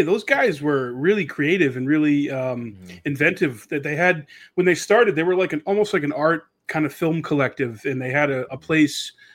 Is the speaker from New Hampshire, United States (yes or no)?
yes; New Hampshire, United States; And I just said, oh, I'm a musician from New Hampshire.